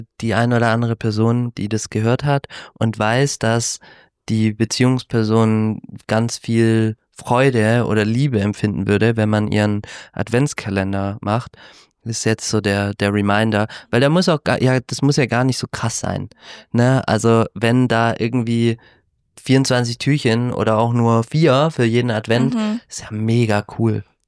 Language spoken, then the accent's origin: German; Baden-Württemberg, Germany; Ich bin ja im Schwabenland aufgewachsen